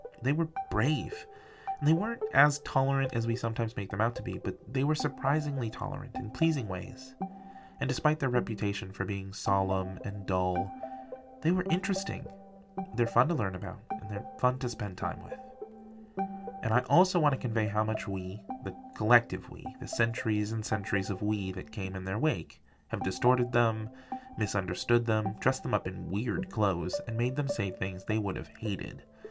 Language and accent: English; United States; And as an American, I feel a strong push and pull with this particular icon, the Mayflower